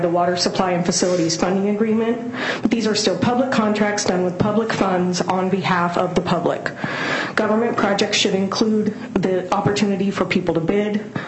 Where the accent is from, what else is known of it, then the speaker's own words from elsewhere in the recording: Black Diamond, Washington, United States; I live in Bellevue, and I grew up in Black Diamond